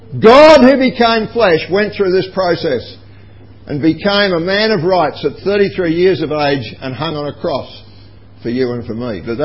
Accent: Kerang, Victoria, Australia; as I was growing up in Kerrang in northern Victoria

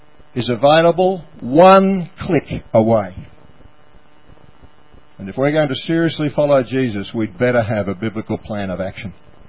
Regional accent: Kerang, Victoria, Australia; You know, I was brought up on the Loddon River in Kerrang. It was all flooded recently.

